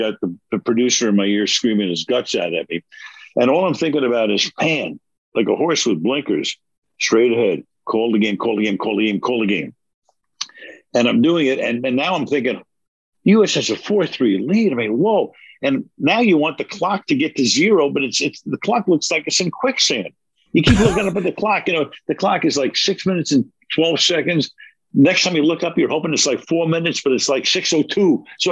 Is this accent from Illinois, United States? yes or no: no; New York, United States; So hockey, I loved hockey as a kid growing up in New York.